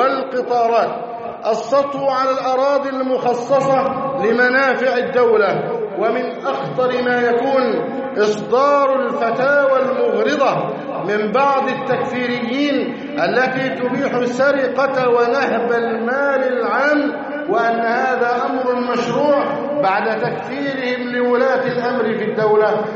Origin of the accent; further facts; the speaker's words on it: Egypt; بلدنا مصر